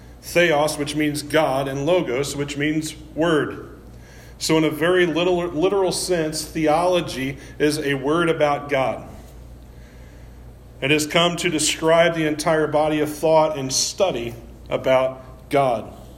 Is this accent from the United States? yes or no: yes; Missouri, United States; I'm from Missouri, so Missouri bores me to death.